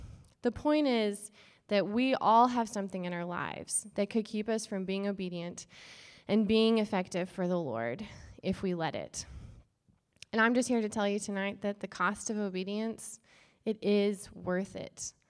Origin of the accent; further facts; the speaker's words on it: Oklahoma, United States; I'm from Oklahoma, and I'm the token ginger on the team, so you're welcome.